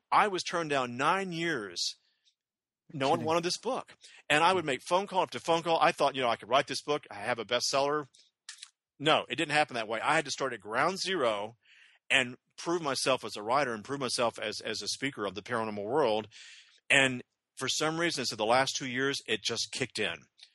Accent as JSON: {"language": "English", "region": "Southern US", "country": "United States", "said": "And it's funny, too, because, you know, I'm from the South."}